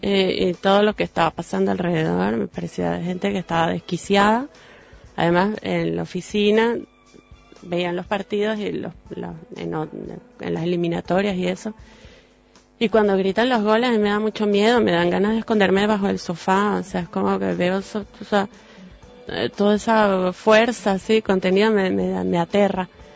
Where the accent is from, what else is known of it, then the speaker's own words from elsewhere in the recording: Venezuela; accent: Venezuelan; Tengo mucho acento raro ahora. Tú me sientes acento venezolano, pero...